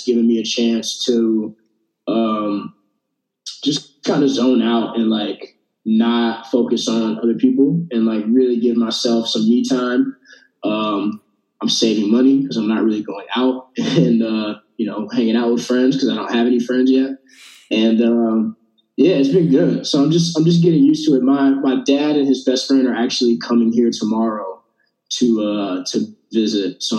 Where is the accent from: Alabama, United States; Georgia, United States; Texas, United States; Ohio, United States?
Ohio, United States; Cleveland; I'm from Cleveland, Ohio. I like to tell people that. Grew up in Cleveland